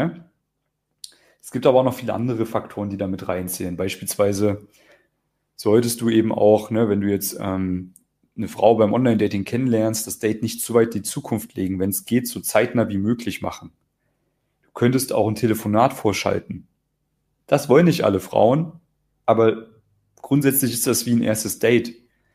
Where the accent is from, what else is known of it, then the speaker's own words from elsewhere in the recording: East Germany, Germany; Ich komme ja aus Ostdeutschland. Da gibt es keine Ferraris, da gibt es nicht mal Bananen.